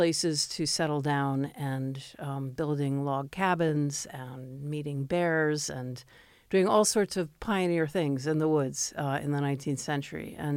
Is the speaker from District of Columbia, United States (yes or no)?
yes; Washington, District of Columbia, United States; I grew up in Washington, D.C., and I'd walk to the public library every week.